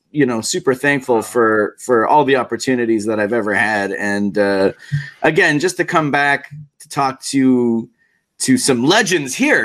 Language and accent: English; Philippines; I'm Filipino. I know I look young, but I'm actually 87 years old.